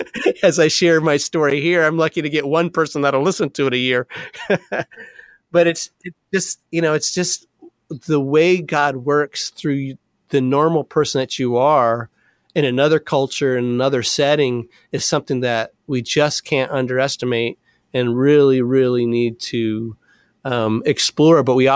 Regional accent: United States; Just because I have white skin and I'm from America is really odd.

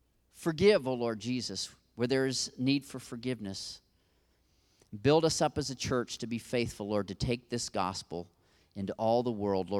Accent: Brazil; I grew up in Brazil, is where I learned to speak Portuguese.

